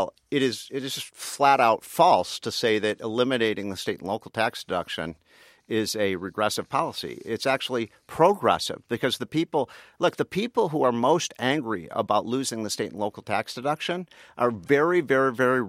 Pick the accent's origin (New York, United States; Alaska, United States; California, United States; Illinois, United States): Illinois, United States; Chicago; I'm from Chicago, Illinois.